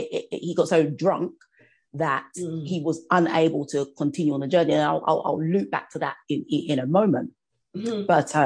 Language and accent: English; United Kingdom; moved away as an adult; now in United States; I'm from the United Kingdom. And after I'd finished my undergraduate degree, I relocated to Atlanta, Georgia to study, to pursue an MBA.